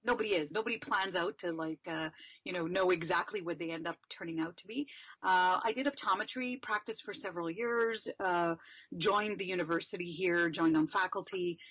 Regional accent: Montreal, Quebec, Canada; So I basically, most of my life, I've been growing up in Montreal. And so this is where I went to elementary school and high school and university. So most of my upbringing has been here in Montreal.

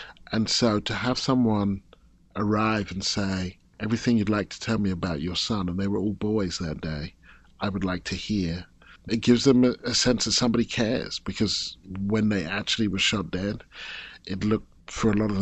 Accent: United Kingdom; I come from Britain

